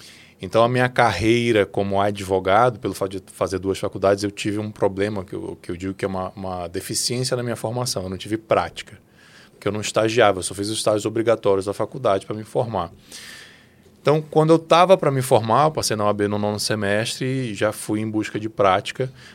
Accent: Manaus, Amazonas, Brazil; em 2013 eu decidi me casar e mudar para Manaus. Eu sou natural de Manaus.

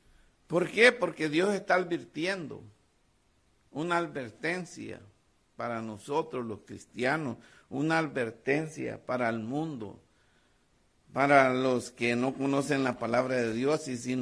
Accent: El Salvador; moved away; yo me acuerdo de cuando tenía como 17 años allá en mi país, El Salvador

